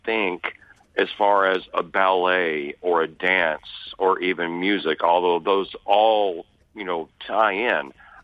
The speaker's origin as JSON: {"language": "English", "region": "the South", "country": "United States", "tie": "born or raised there", "said": "I was raised in the South. I was raised from a very early age that you say, yes, ma'am, no, ma'am."}